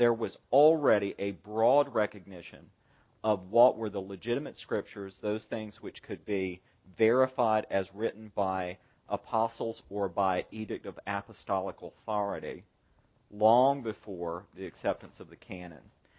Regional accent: Columbia, South Carolina, United States; I'm from Columbia, South Carolina. Most of my college years was spent in Columbia, South Carolina.

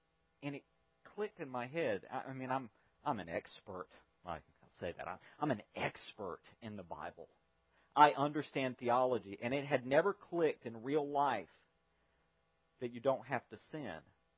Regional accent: Fayetteville, North Carolina, United States; I grew up in the South on, you know, Fayetteville, North Carolina, 70%, 80% humidity all of the time, blazing hot in the summer.

